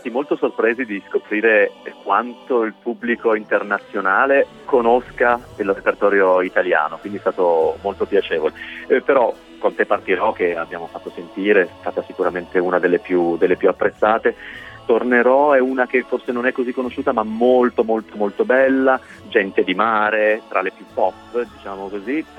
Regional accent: Turin, Piedmont, Italy; sono di Torino, ho studiato canto molto tardi nella mia vita

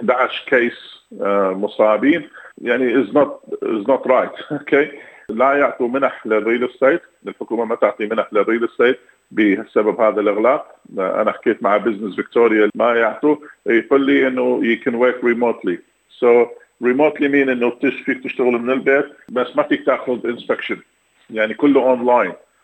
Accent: Iraq

